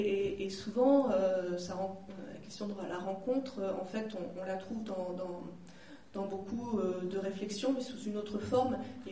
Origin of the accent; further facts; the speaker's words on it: Bordeaux, Nouvelle-Aquitaine, France; puisque je viens de Bordeaux, donc de l'Aquitaine.